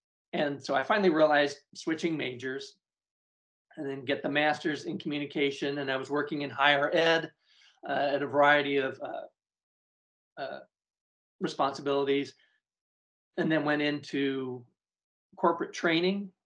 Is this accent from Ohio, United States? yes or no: no; Nebraska, United States; And I grew up in Nebraska. It was just a good fit for me.